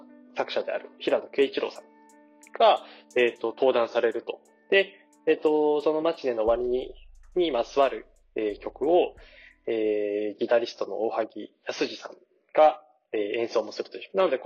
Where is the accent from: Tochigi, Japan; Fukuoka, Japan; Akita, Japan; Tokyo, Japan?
Tochigi, Japan; 地元の栃木県で小山市立文化センターというところで